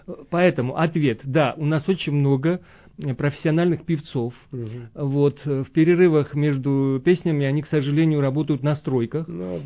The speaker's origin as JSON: {"language": "Russian", "country": "Georgia", "said": "мы все грузины, такой народ певучий"}